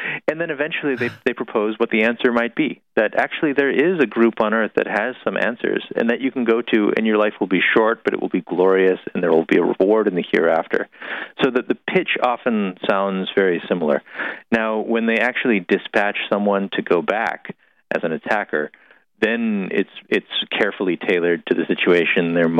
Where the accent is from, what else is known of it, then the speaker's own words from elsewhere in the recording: Dallas, Texas, United States; And since the correspondent there is from Dallas, Texas, my hometown